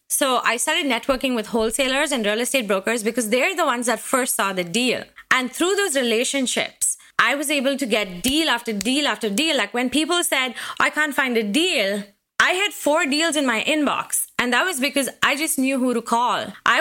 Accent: Seattle, Washington, United States; I mean, we live in the Pacific Northwest. I am from Seattle, Washington.

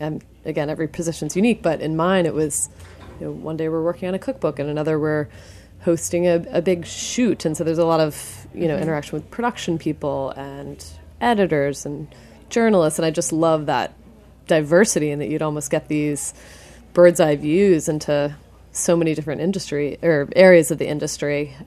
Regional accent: New Jersey, United States; I'm from New Jersey.

